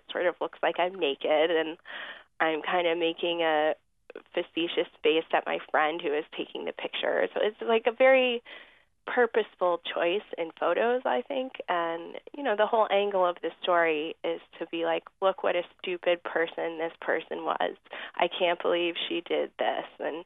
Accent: Northampton, Massachusetts, United States; And so now I live back in my hometown in Northampton, Massachusetts, which I love.

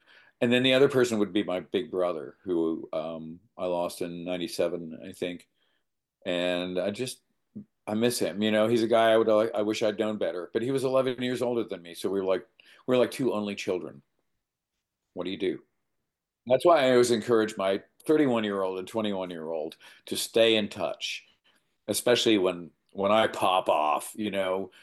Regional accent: Winston-Salem, North Carolina, United States; So growing up in Winston-Salem, we had the Winston-Salem Journal.

